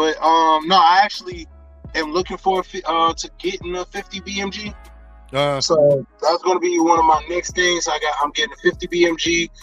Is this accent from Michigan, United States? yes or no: yes; Michigan, United States; I am from the Wood Street neighborhood, so I'm from Amity Ave. Everybody knows me from being from that area and everything, so that's big in my heart.